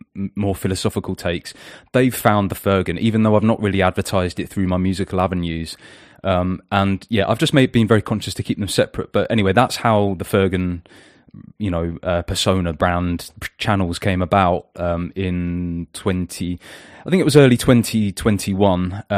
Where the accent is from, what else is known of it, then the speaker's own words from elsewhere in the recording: England, United Kingdom; now in Wales; I'm an English heathen musician, podcaster, kind of somewhat reluctant commentator on socio-political affairs. Family man, living in rural Wales.